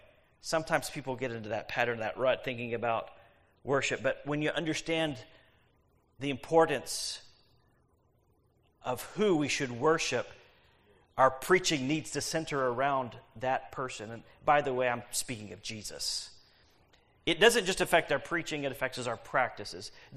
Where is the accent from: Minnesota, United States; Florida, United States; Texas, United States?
Texas, United States; I grew up in Texas, so I know people who are proud of their bulls.